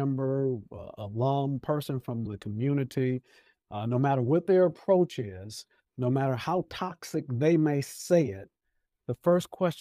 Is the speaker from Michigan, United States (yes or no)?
yes; Detroit, Michigan, United States; When I was 16 years old, growing up in Detroit